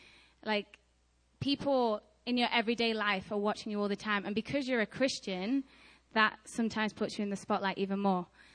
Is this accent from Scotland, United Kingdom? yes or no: no; Lytham St Annes, North West England, United Kingdom; I'm from Ingerland, from the north, in a place called Lytham St. Anne's that nobody's ever heard